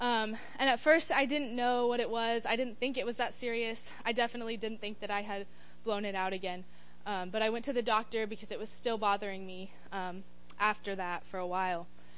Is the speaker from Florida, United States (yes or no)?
no; El Dorado Springs, Missouri, United States; I became a student leader in my youth group in my hometown church in El Dorado Springs.